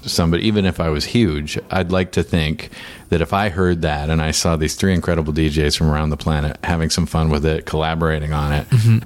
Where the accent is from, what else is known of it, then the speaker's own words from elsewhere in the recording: Victoria, British Columbia, Canada; Well, I'm from Victoria